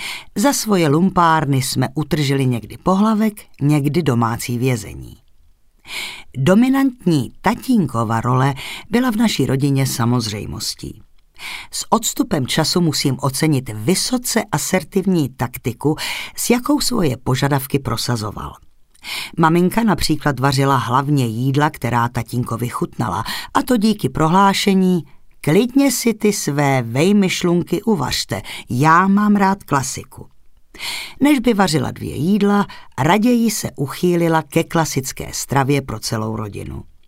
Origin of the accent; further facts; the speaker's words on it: Chlumec nad Cidlinou, Hradec Králové Region, Czechia; Narodila jsem se v Chlumci nad Cidlinou, městečku spojeném s porážkou selské rebelie z období Marie Terezie. Se starším bratrem jsem vyrůstala v rodině učitele češtiny na základní škole a mzdové účetní.